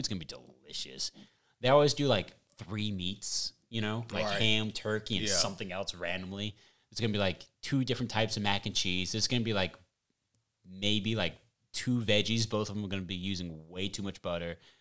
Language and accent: English; the South, United States; accent: Southern; But I'm definitely not country. You know, even though I'm from the South, I don't really have a powerful Southern accent or anything like that. It comes out in some words.